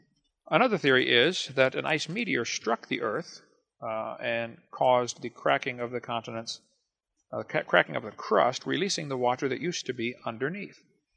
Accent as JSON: {"language": "English", "country": "South Africa", "said": "I am a South African, and your calling blesses me."}